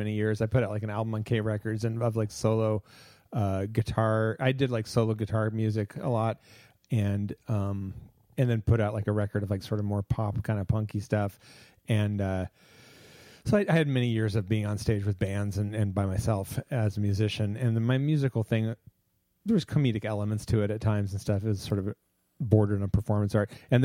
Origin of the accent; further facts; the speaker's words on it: Seattle, Washington, United States; I am from Seattle. That's where I hail from. My family is from this area and south of here in Mount Angel and the Seattle area.